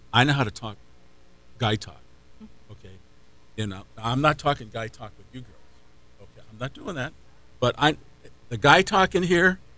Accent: United States; I'm proud to say that I'm an American lawyer, that I was an American judge.

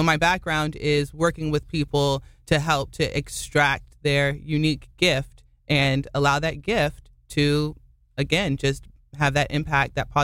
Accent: Maryland, United States; also born or lived in District of Columbia; So my background, I was born and raised in Maryland, so I was raised in the District of Columbia, that area. I started in the workforce at 18.

